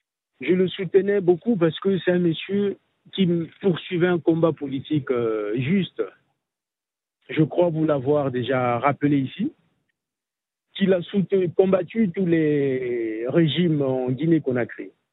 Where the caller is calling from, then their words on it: Republic of the Congo; Oui, bonjour. Je suis du Congo-Brazzaville.